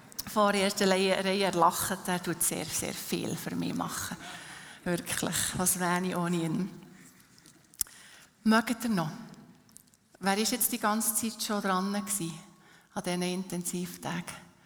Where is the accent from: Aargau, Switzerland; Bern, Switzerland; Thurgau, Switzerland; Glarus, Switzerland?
Bern, Switzerland; Habkern; now in Unterseen, Switzerland; ich wohne in Untersen, nicht in Interlaken, ist ein Unterschied. Ich bin in Hapkeren aufgewachsen, bin ein Bergdorfmädchen, bin aber schon seit vielen Jahren in Untersen, das ist die Stadt von meinem Herz.